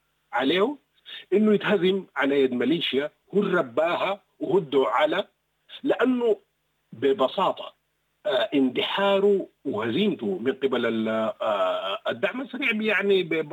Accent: Sudan; نحن ما راشدين، نحن كسودانيين ما راشدين

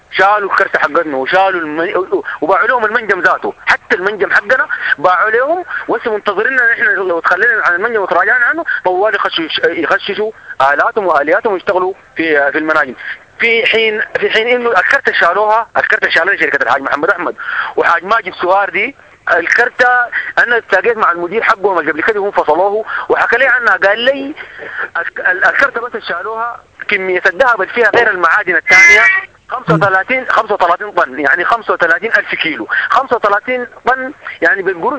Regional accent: Sudan; والتنقيب عندنا في السودان

